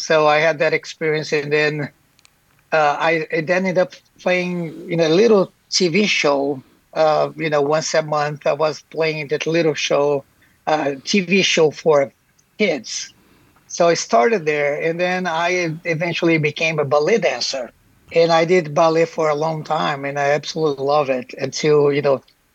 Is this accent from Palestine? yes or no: no; Brazil; English is a second language; I primarily was born and raised in Brazil, but we traveled a lot.